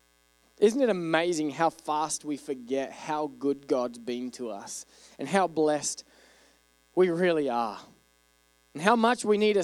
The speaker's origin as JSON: {"language": "English", "country": "Australia", "lives_now": "United States", "said": "I'm from Australia where dogs live outside."}